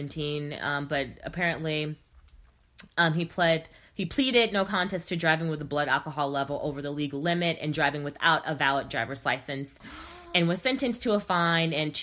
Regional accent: California, United States; We're the same age. We're from California

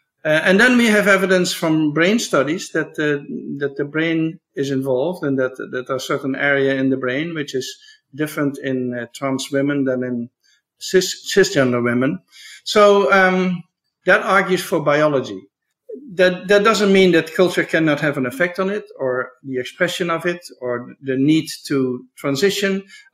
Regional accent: Netherlands; now in United States; So for me, you know, I'm from the Netherlands

